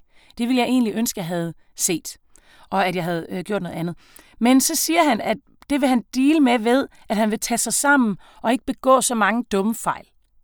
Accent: Region of Southern Denmark, Denmark; Og jeg er jo semi-jyde. Jeg er sønderjyde.

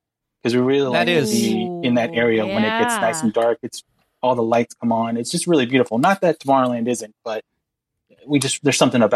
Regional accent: Long Beach, California, United States; I mean, I grew up in Long Beach, California, LA, I guess.

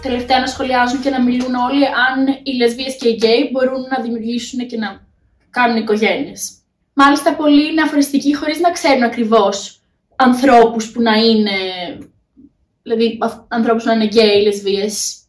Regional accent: Athens, Attica, Greece; Εγώ μεγάλωσα στην Αθήνα με τη μαμά μου

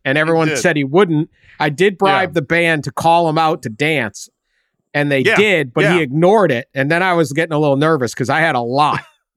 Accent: Boston, Massachusetts, United States; Yeah. I'm from Boston.

